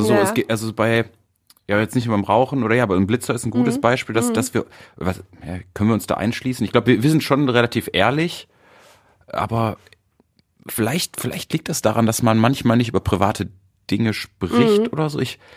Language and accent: German; Mülheim an der Ruhr, North Rhine-Westphalia, Germany; born there; Also ich meine, guck mal, ich bin gebürtiger Mülheimer.